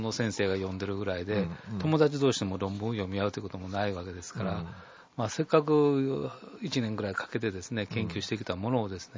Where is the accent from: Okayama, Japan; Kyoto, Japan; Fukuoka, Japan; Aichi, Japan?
Kyoto, Japan; 修学院育ちです。